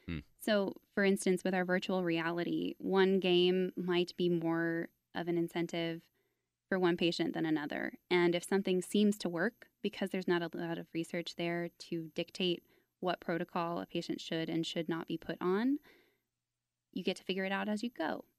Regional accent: Fort Worth, Texas, United States; I grew up in Fort Worth, so I understand the philanthropy.

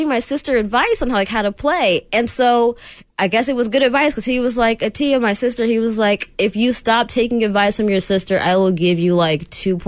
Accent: Atlanta, Georgia, United States; No, I'm from Atlanta.

